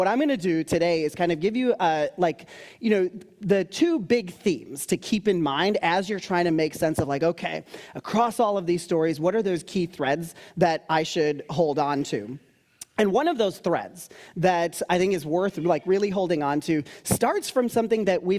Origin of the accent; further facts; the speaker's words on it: United States; You know, I'm an American, so I have a history of my country being exactly on the opposite side of monarchy. I'm also of South Asian descent